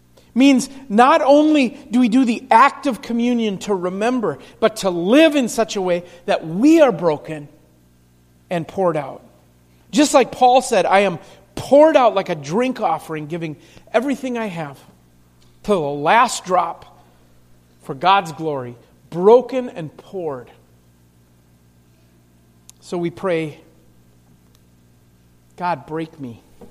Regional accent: Bemidji, Minnesota, United States; there was a pastor there in that church who was actually from my hometown, Bemidji, Minnesota, actually from my home church.

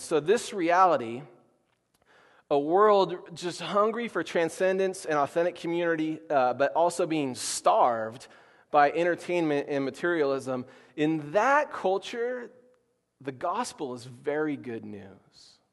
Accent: Portland, United States; oh, actually it's Oakland, but I'm from Portland.

